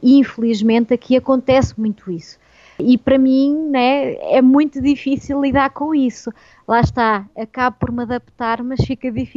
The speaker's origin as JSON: {"language": "Portuguese", "country": "Portugal", "lives_now": "Brazil", "said": "Mas o meu sotaque, ele mantém, eu falo o meu português"}